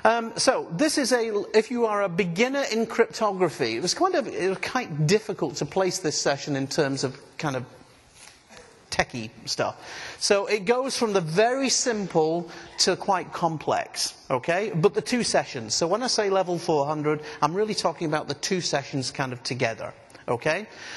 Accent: Scotland, United Kingdom; I'm from Scotland.

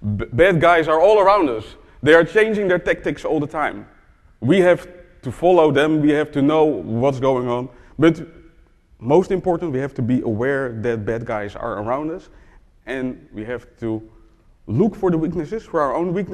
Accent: Netherlands; I'm from Surinamese parents. I live in the Netherlands, where I was born and raised, and I'm here in America.

